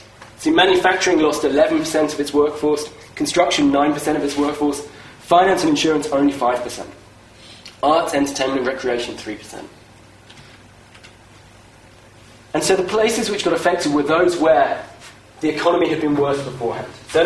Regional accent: Oxford, South East England, United Kingdom; Oxford, I'm from Oxford

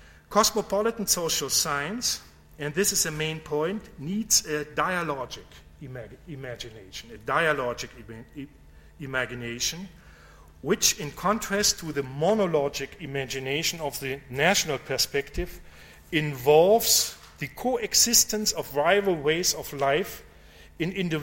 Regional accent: Munich, Bavaria, Germany; You know, I come from Munich, but I'm not actually pretty much a fan of Bavarian football club

